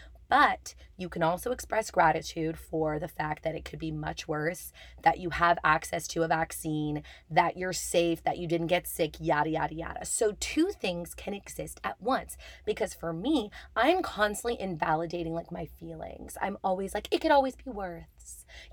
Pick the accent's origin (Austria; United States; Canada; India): Canada; I'm a Canadian performer based in Toronto, and welcome to the club if you are new here.